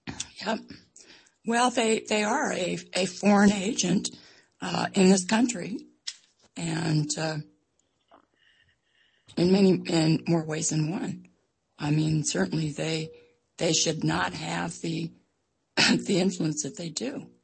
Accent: California, United States; Well, I grew up in California, and we were all very aware of the San Francisco earthquake.

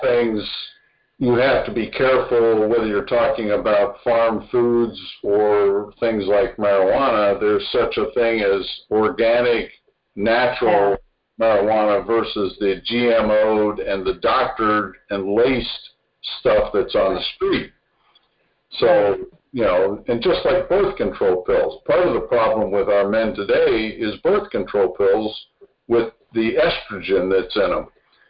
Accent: United States; and I grew up in Amish country, and every farmhouse in Amish country has a large pantry and a storehouse of food and supplies

